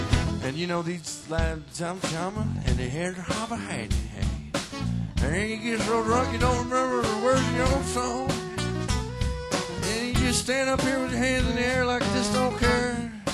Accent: Florida, United States; Hey, Lord, we're from Florida

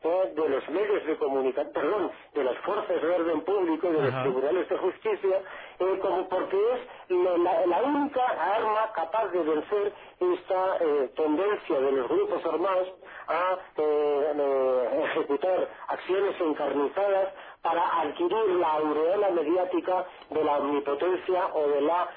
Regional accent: Spain; esto en Europa, en mi país, en España en particular, es un debate muy largo tiempo.

